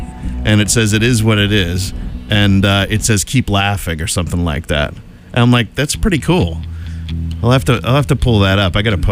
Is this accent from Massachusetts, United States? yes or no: yes; Boston, Massachusetts, United States; I'm from Boston and blah, blah, okay.